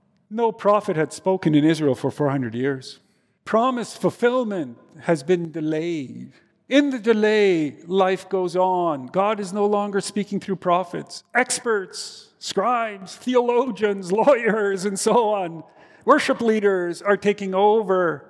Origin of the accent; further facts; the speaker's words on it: Canada; I told him, I'm from Canada, and I'm in the theology department